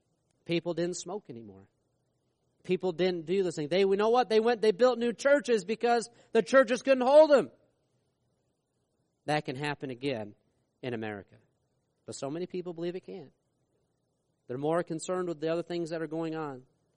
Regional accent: New York, United States; where I grew up in New York, all for that top part of the state.

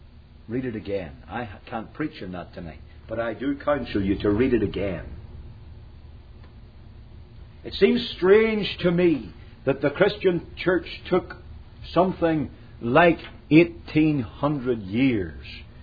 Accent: Northern Ireland, United Kingdom; When he heard I was from Northern Ireland, he asked for an insight into what was happening there.

